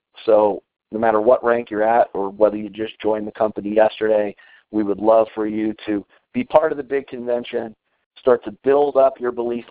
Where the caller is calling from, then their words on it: Colorado, United States; I'm calling in from Colorado tonight.